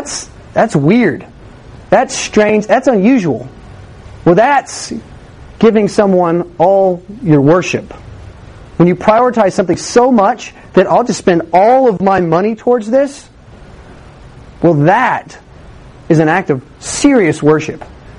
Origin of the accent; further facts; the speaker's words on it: Austin, Texas, United States; that's just because I'm from Austin